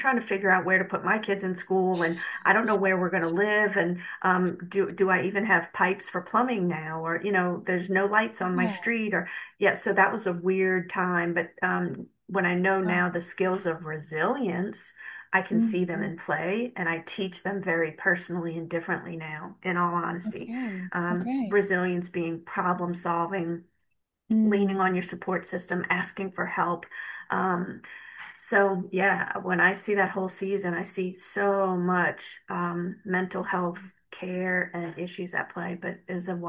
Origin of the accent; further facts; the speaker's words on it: New Orleans, Louisiana, United States; Yeah, I'm from New Orleans. My whole family is there.